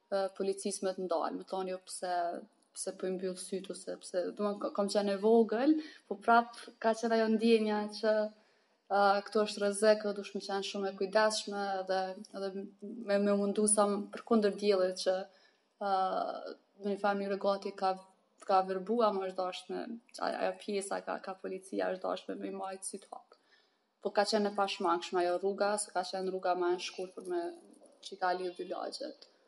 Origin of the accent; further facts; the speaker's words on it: Tirana, Tirana County, Albania; now in Pristina, Kosovo; tash jam 30 vjeqë, jam nga Tirane, jam nga Tirane, tash jam zhvendosë në Prishtinë, jetoj, punoj në Prishtinë.